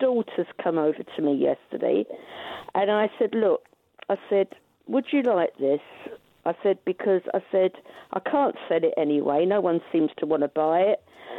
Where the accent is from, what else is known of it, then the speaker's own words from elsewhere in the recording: Holland-on-Sea, East of England, United Kingdom; Yeah, I'm from Holland-on-Sea, Essex.